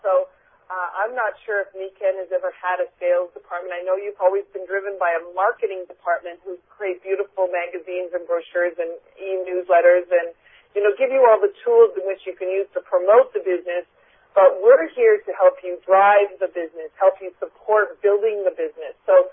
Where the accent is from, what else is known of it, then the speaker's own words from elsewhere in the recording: Canada; I'm over in the northern part of north of New York State. I'm a Canadian living in Canada and Ontario